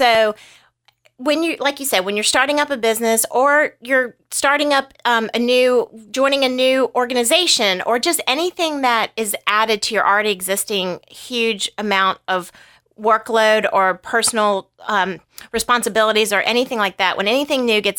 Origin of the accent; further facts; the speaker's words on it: Southern United States, United States; accent: Southern; I'm never going to pronounce this right because my Southern accent's going to kill it